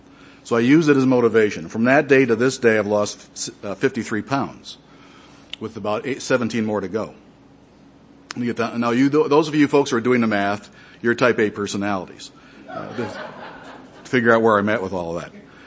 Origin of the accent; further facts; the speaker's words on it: Michigan, United States; He said, where are you from? I said, well, I'm from Michigan.